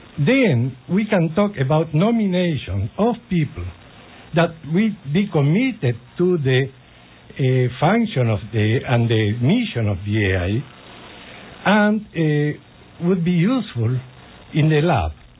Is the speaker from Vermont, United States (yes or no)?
no; New York, United States; from Long Island